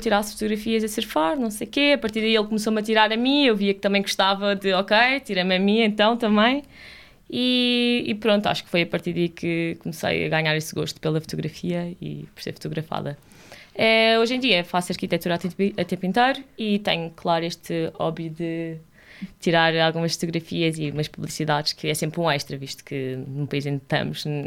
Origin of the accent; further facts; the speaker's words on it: Cascais, Lisbon, Portugal; eu sou de Cascais, exato. Estive no Colégio Amor de Deus, com as freiras.